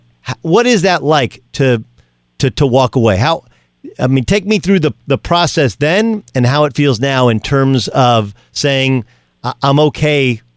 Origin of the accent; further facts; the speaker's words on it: California, United States; that's my childhood growing up in Southern California.